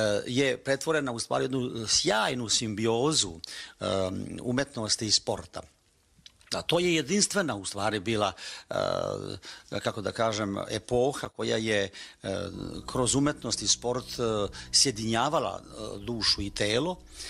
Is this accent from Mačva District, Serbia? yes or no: yes; Belotić, Mačva District, Serbia; Kod nas u Mačvi je jako razvijena ta kultura bostana.